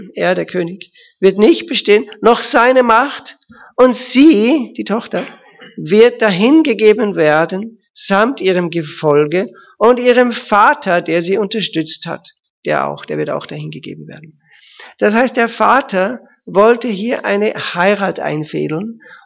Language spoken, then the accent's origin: German; Austria; Und ich bin ein Österreicher, also ich verstehe das.